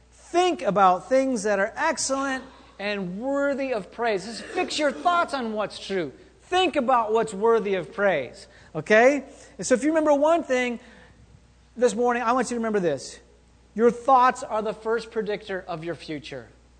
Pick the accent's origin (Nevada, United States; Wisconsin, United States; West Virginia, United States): Wisconsin, United States; I grew up in Wisconsin, so that was normal.